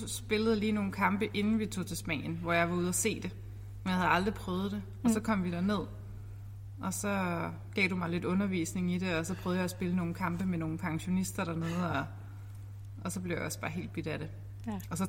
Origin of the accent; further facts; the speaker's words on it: Gilleleje, Capital Region of Denmark, Denmark; jeg kommer fra Gilleleje, og jeg er født og opvokset i Gilleleje.